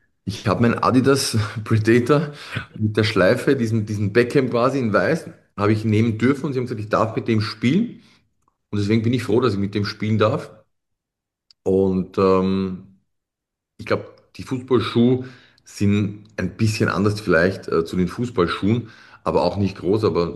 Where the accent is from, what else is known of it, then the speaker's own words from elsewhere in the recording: Austria; Das ist bei uns in Österreich die höchste Trainerausbildung.